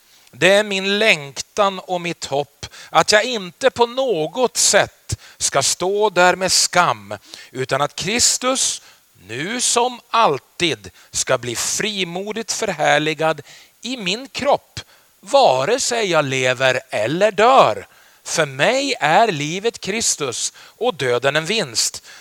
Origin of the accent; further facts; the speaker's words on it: Byske, Västerbotten County, Sweden; also born or lived in Skellefteå; now in Örnsköldsvik, Sweden; Väldigt roligt att vara här i Skellefteå, min hemstad. Jag är född i Skellefteå, uppvuxen i Byske, bor nu i Örnsköldsvik